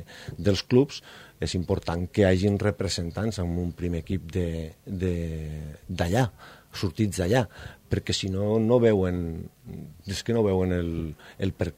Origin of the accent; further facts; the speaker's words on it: Catalonia, Spain; perquè jo sóc català